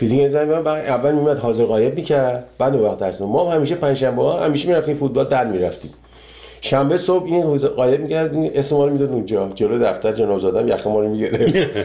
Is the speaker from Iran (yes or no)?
yes; Iran; moved away; 30 خورده سال که از ایران من اومدم بیرون